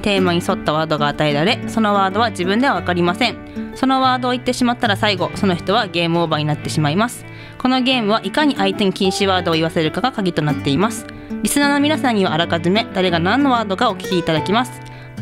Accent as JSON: {"language": "Japanese", "region": "Miyagi", "country": "Japan", "tie": "born or raised there", "said": "私地元が仙台じゃなくて県北の方なんですけど"}